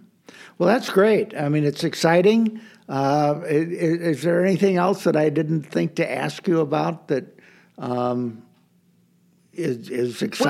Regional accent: Los Angeles, California, United States; And I came from Los Angeles where virtually all the land is already built out.

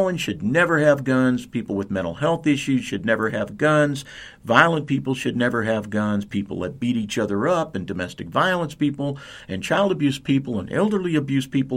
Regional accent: California, United States; we're originally from Little Salinas, California, which is in northern Monterey County.

